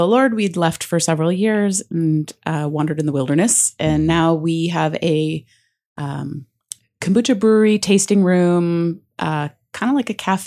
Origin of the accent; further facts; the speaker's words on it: Winnipeg, Manitoba, Canada; And so in the summertime where I grew up in Winnipeg, people took the summers off and were home with their kids